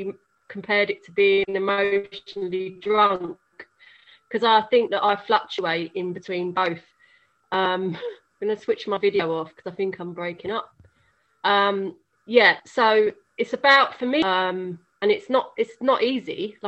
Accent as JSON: {"language": "English", "region": "London", "country": "United Kingdom", "said": "I'm an alcoholic from London."}